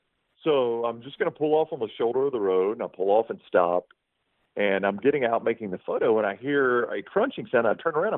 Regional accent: Alabama, United States; look, I'm a Southern boy. I'm born and bred in Alabama. I've traveled, but I've lived my whole life here.

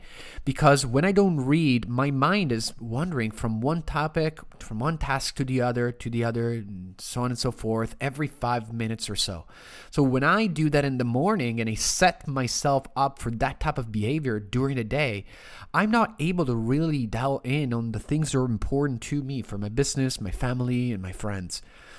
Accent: Rome, Lazio, Italy; accent: Italian; English is a second language; moved away as an adult; also born or lived in Toronto, Canada; Guys, you probably hear my Italian accent somewhat strong sometimes, maybe not all the time, but I was born and raised in Rome until when I was 19, 20 years old. Then I moved to Toronto, Canada, and I lived there for 14, 15 years.

